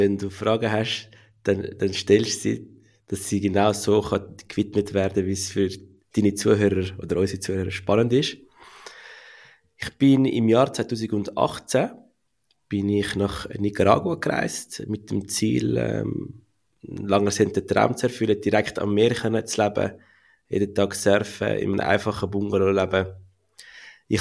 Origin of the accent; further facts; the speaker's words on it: Zurich, Switzerland; ich bin in Zürich aufgewachsen, ich habe die Lehre bei der Zürcher Kantonalbank gemacht mit der Matur zusammen